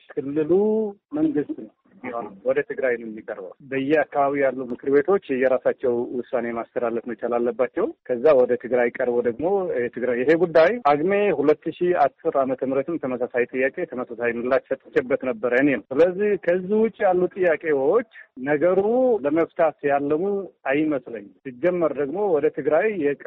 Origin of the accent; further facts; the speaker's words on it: Raya Azebo, Tigray, Ethiopia; እኔም የራያ ተወላጅ ነኝ፣ ራያ አዘቦ ልጅ ነኝ።